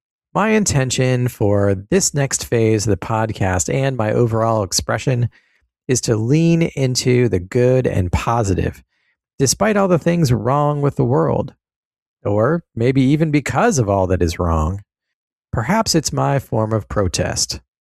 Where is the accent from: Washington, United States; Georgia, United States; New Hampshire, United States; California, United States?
Washington, United States; Olympia; I'm now facilitating an Amen Whole 4 holistic health group here in my hometown of Olympia, Washington.